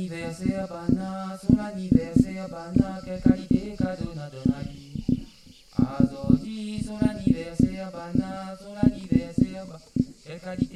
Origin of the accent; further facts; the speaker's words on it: Belgium; Ça fout un sacré dawa, un sacré brol, comme on dit chez moi en Belgique.